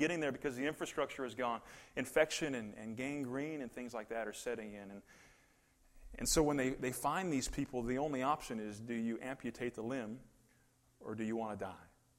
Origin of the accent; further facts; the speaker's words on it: United States; it just never even crossed my mind being an American in this day and age